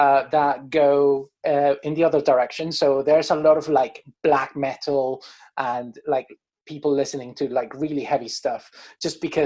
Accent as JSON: {"language": "English", "country": "Colombia", "tie": "born or raised there", "said": "growing up in Colombia meant that 99% of the music I was hearing all the time was Latin music."}